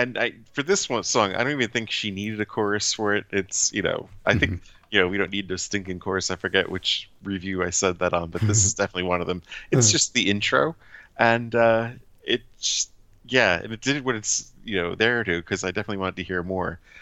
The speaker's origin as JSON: {"language": "English", "town": "Chicago", "region": "Illinois", "country": "United States", "said": "And I'm from Chicago's North Side."}